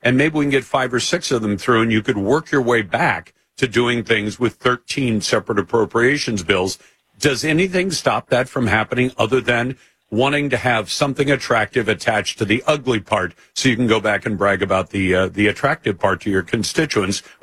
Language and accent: English; United States; And frankly, as an American, I don't want to know about Capitol Hill